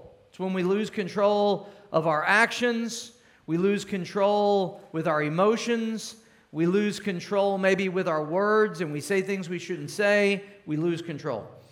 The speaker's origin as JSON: {"language": "English", "town": "Cape Girardeau", "region": "Missouri", "country": "United States", "tie": "born or raised there", "said": "flowing here beautifully through my hometown, Cape Girardeau, Missouri, and that's the Mississippi, the mighty Mississippi River."}